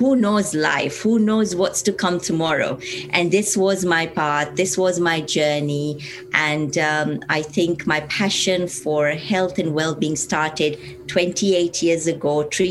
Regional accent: Kenya; And I come from Kenya.

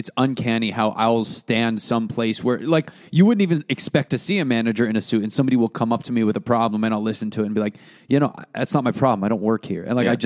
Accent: United States; I grew up right outside Manhattan and I needed a job to be stable.

